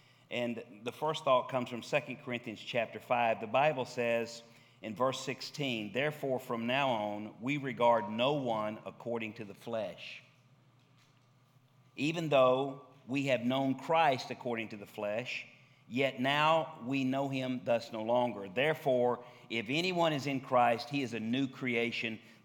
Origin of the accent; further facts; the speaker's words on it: Tennessee, United States; Before I was born again, I was … from West Tennessee.